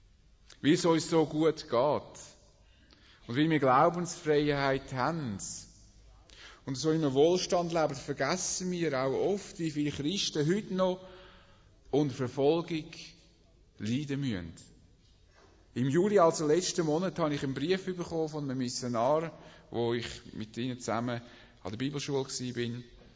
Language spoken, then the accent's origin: German; Switzerland; Bei uns in der Schweiz sind wir ja noch sehr frei.